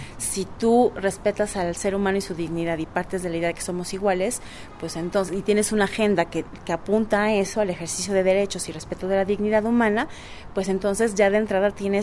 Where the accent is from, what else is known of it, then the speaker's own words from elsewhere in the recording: Mexico; en una sociedad como la mexicana y en el pueblo mexicano. Somos, y se ha dicho en muchos espacios, somos una cultura machista